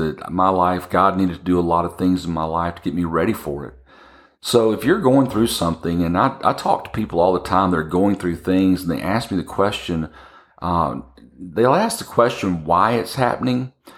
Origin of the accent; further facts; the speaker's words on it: Texas, United States; I grew up in Texas as a kid, and I just figured I'd spend my life in Texas.